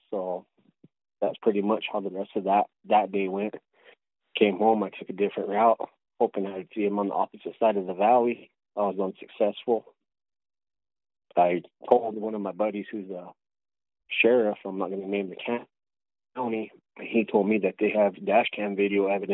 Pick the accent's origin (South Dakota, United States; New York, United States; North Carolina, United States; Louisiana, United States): South Dakota, United States; Well, you know, growing up in the Native American culture, I'm from back home in South Dakota. I'm Lakota.